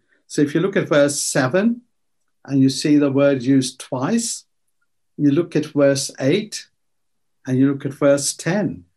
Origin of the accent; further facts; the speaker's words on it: India; moved away as an adult; And when I came from India and started working and had a bit of money